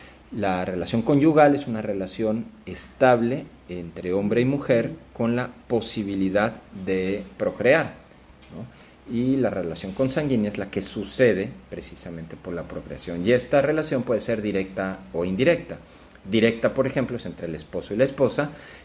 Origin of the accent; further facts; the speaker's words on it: Mexico; aunque somos muchos más mexicanos, la población ha aumentado entre los años 80 y ahora